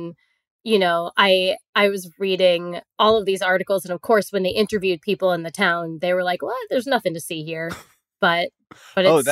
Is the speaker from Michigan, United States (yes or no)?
no; New York, United States; I grew up on Long Island.